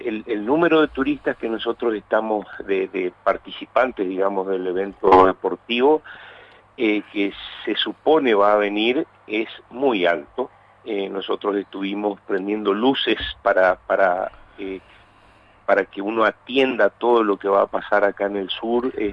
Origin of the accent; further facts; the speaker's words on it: Paraguay; now in Argentina; la gente que va al sur, que somos muchísimos paraguayos que están trabajando en la Argentina